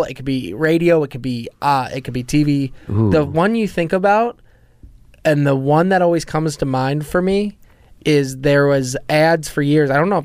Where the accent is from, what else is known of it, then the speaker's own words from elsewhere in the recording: Chicago, Illinois, United States; accent: Chicago; didn't realize I had a Chicago accent until I moved to DC.